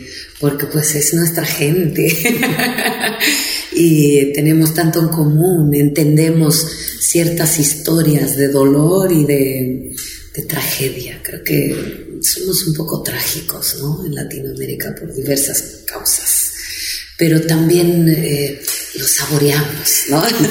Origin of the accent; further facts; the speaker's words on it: Oaxaca, Mexico; Pero ahora mismo, mi tierra en Oaxaca, hace un año tuvimos una represión terrible en mi estado.